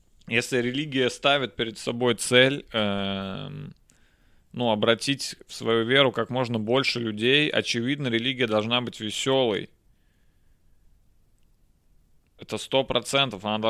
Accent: Nizhny Novgorod, Nizhny Novgorod Oblast, Russia; я, как коренной житель, как уроженец Нижнего Новгорода, я в шоке.

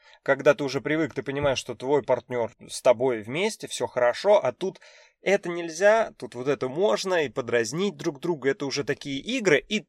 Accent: Voronezh, Voronezh Oblast, Russia; Была такая история в родном городе, в Воронеже.

